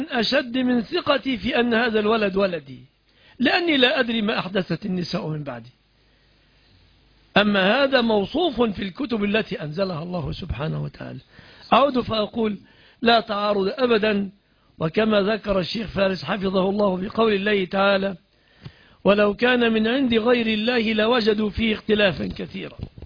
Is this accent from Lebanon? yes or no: no; Egypt; لأن إذا انشغلنا كمصريين مثلا بصناعة الشيبسي